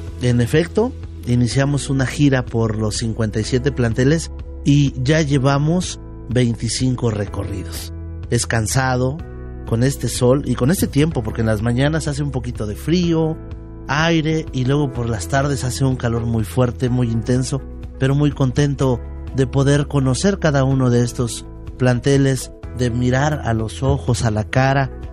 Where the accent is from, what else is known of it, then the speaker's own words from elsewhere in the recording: Tlaxcala, Mexico; born there; yo nací aquí en Tlaxcala capital, en un pueblito hermoso que se llama San Lucas Cuautelulpan, a 5 minutos de aquí de las escalinatas donde nos encontramos.